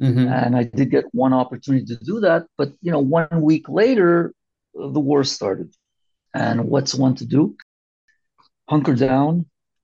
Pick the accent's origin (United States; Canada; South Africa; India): Canada; I explained that I am from Canada, though I am Israeli